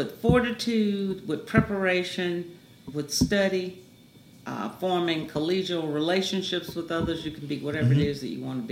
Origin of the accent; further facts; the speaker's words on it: Southern United States, United States; We're from Dixie.